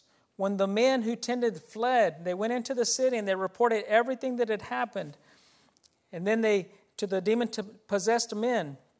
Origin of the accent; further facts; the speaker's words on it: Mexico; la mayoría somos mexicanos